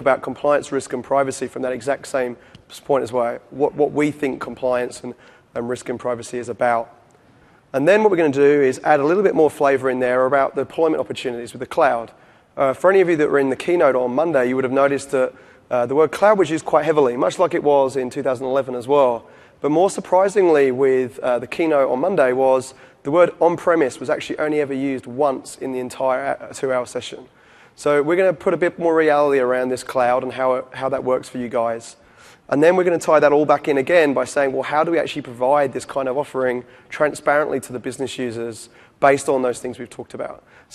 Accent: London, United Kingdom; also born or lived in Perth, Australia; now in New York, United States; Obviously, I'm not from New York or New Jersey. I'm actually from London originally. I did have a stint in Australia for 8 years in Perth, so a little bit of a twang there. And now, obviously, I live very close to Times Square.

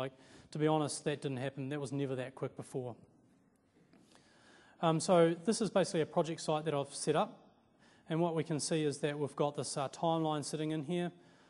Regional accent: Stewart Island, Southland, New Zealand; And I'm from Stewart Island, obviously, so Bluff is fairly close.

